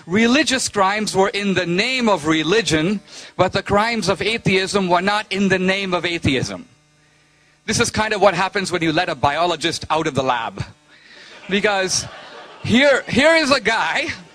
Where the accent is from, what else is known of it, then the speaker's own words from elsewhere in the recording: India; I'm from India, and anyone who's from there will tell you